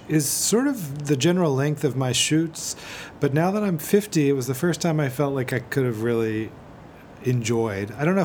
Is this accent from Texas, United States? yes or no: no; New York City, New York, United States; I'm from New York City. This film is set in Brooklyn for the most part.